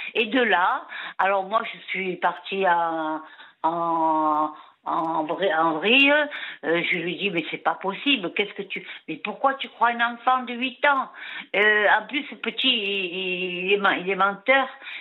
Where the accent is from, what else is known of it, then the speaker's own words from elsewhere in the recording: France; Nous, on est français, nous.